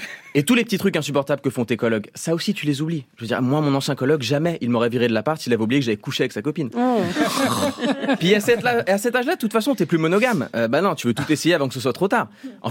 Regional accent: Brazil; French is a second language; Ouais, vu que je suis brésilien, je pourrais faire prof de portugais pour senior

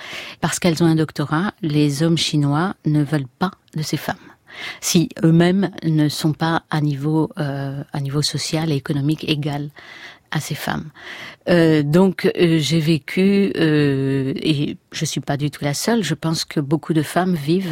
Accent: France; je suis cosmopolite et universaliste. Aux États-Unis, je suis européenne. En Allemagne, où je suis beaucoup, je suis française.

